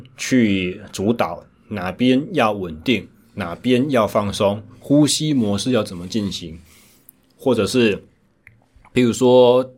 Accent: Taichung, Taiwan; 因为我目前回到我的故乡，我的出生地台中，去进行重新一个领域和跑道的转变。

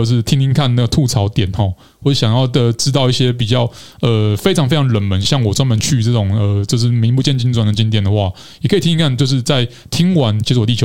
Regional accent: Taiwan; 平常都很汗颜的说 我是台湾人，可是我应该要也要好好走一走台湾

